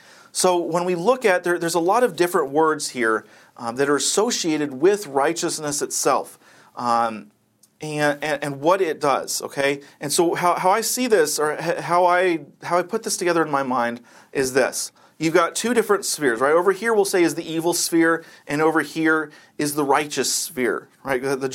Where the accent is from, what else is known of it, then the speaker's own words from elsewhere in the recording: United States; I'm speaking as an American.